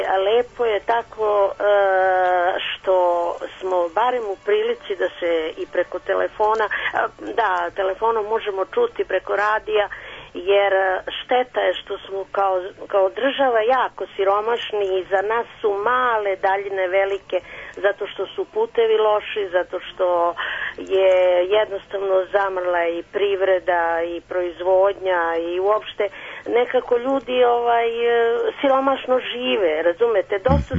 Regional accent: Zaječar, Southern and Eastern Serbia, Serbia; onda mi se čini da je moj zavičaj, jer sam imala nekog psa u komšiluku i tako, ovaj, malo da vam dočaram. Eto, Zaječar

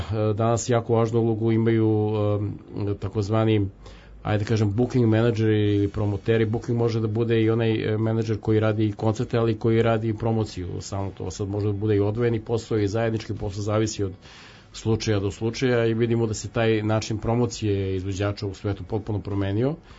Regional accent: Serbia; Mi smo Srbi

